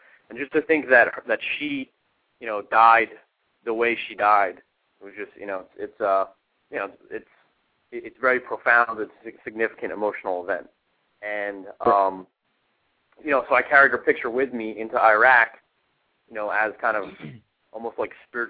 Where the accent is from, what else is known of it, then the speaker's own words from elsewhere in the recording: New Jersey, United States; because I grew up in the New Jersey area and kind of was New Jersey, New York-centric growing up.